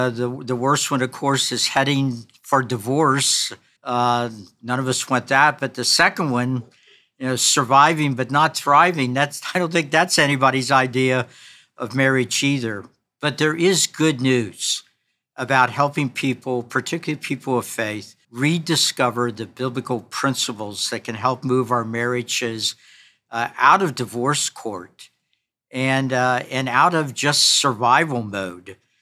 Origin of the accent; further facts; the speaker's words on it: Kentucky, United States; He then went on to graduate from law school at the University of Kentucky in my home state.